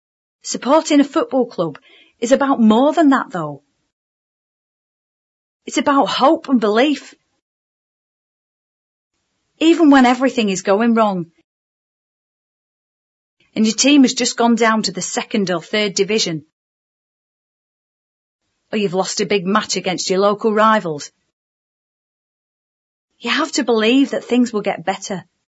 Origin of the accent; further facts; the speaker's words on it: Manchester, North West England, United Kingdom; born there; Because, unlike them, I was born in Manchester.